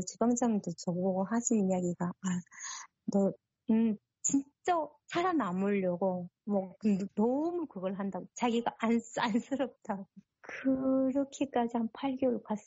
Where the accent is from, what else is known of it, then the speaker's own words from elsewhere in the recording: North Korea; accent: North Korean dialect; now in South Korea; 저 면접하는 과정에 제가 북한 사투리가 나왔나 봐요. 그러니 중국 사람인가 그러더라고요. 그래서 저보고 교포는 안 쓴다 하더라고요. 교포가 아니고 세토민입니다.